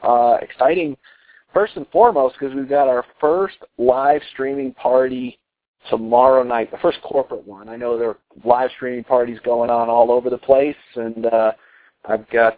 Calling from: Colorado, United States; I'm calling in from Colorado tonight.

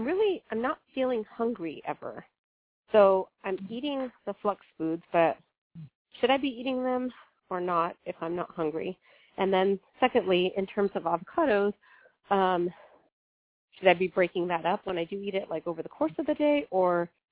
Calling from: Texas, United States; I'm calling from Texas.

